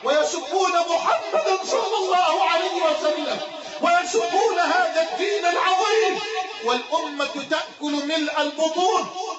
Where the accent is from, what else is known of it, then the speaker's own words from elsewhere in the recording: Dikirnis, Dakahlia, Egypt; وأنا لا أخاطب آبائي وأحبابي من أهلي في بلدتنا ومركزنا في مركز ذكرنس فحسب